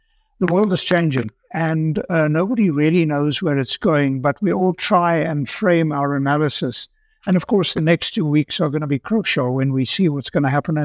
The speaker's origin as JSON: {"language": "English", "country": "South Africa", "said": "But also, of course, as a South African, as you are, we are all keen to see South Africa make progress."}